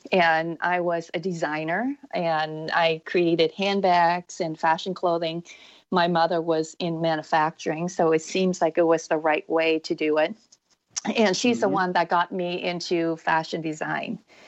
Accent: Canada; now in California, United States; I'm Canadian, by the way, still. But California has been my home since 1985.

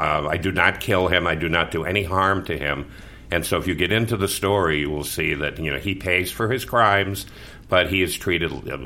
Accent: Holyoke, Massachusetts, United States; born there; I was born in Holyoke, Massachusetts, so you can definitely hear that.

